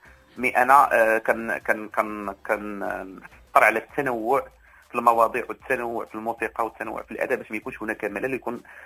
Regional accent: Morocco; also born or lived in Taza / Casablanca / Mohammedia / Tangier; إطلالاتي جد قليلة في تازة، يعني أنا مدينة فالة، ومن بعد انتقلت للدار البيضاء، ومن بعد انتقلت للمحمدية وطنجة، يعني كنت جوال، ولكن الأصل ديالي هو مدينة تازة

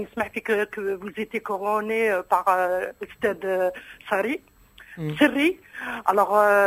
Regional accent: Algeria; انا من الجزائر، من اصل اندلسي من غرناطة.

